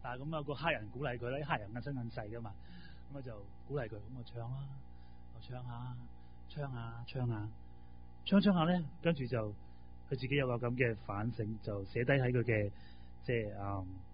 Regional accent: Hong Kong; 有时我们都是香港人，真的很实际，我们都很实际

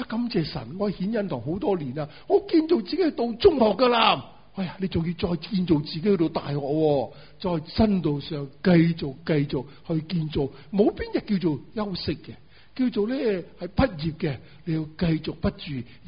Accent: Guangdong, China; 呢、這个我哋广东人个讲法，瞓觉就叫同周公倾计。

